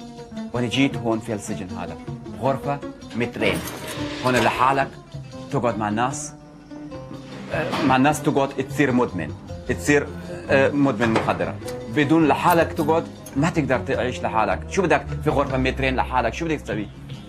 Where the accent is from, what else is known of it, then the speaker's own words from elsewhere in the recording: Afghanistan; جاي من أفغانستان، أفغانستان بلد طبيعي فيها جبال للأسف، بس الحرب دمرها. أنا ولدت في عائلة في أفغانستان